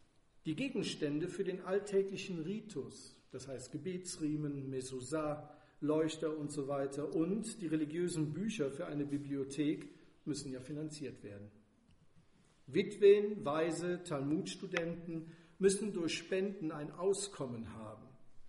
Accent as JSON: {"language": "German", "town": "Borken", "region": "North Rhine-Westphalia", "country": "Germany", "said": "Da heißt es zum Beispiel in Borken, wo ich herkomme"}